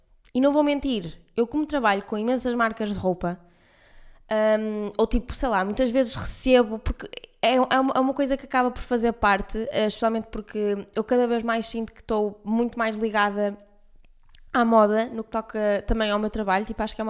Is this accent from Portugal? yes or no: yes; Porto, Portugal; Também os meus pais estão a morar no Porto, portanto, eu sou do Porto, não é?